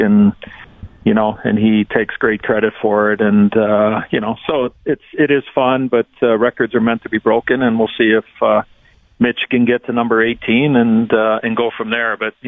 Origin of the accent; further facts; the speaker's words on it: Chicago, Illinois, United States; when I was a kid growing up in Chicago